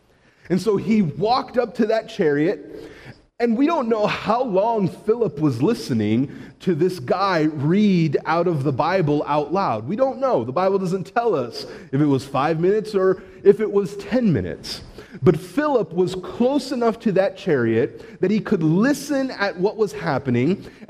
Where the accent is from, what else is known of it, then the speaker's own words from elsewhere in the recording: Massachusetts, United States; I grew up in Massachusetts, and I know that Boston accent.